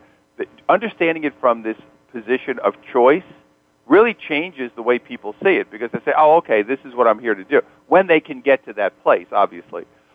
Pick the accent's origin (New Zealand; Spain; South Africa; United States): United States; New York; now in California, United States; being a New Yorker originally, now living in California